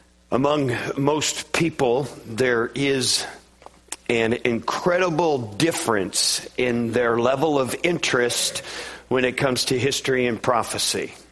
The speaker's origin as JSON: {"language": "English", "region": "Michigan", "country": "United States", "tie": "born or raised there", "said": "I recall going to the Henry Ford Museum in Detroit when I was a kid growing up in Michigan."}